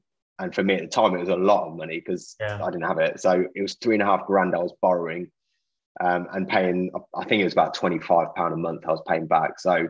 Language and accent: English; England, United Kingdom; I think the UK actually, as English people or UK citizens, we really struggle with asking for advice.